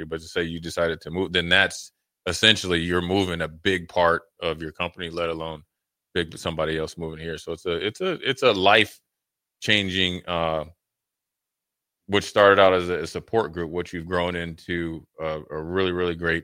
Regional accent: Minnesota, United States; obviously I'm from Minnesota

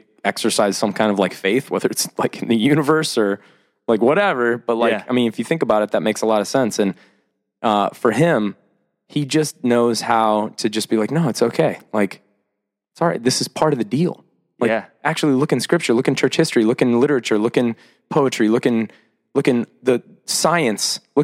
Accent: Mason, Ohio, United States; I was raised in the sort of northern, like, Mason area.

